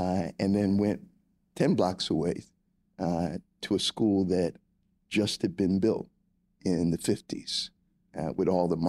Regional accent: Germantown, United States; So I have a lot of fond memories of growing up in Germantown.

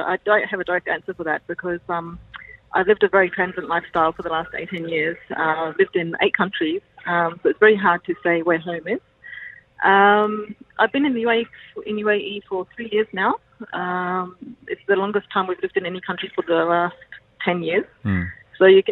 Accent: Australia; born there; moved away; I was born in Australia.

